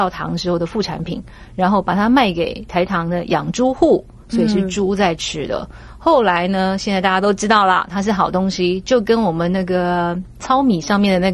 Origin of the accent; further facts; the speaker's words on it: Taiwan; 我们台湾人把它叫黑糖，那个从中国来的朋友就会叫红糖